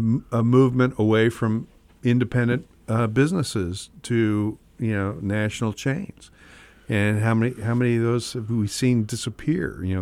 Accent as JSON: {"language": "English", "town": "Eugene", "region": "Oregon", "country": "United States", "tie": "born or raised there", "said": "I grew up in Eugene, Oregon. It was Williams Bakery."}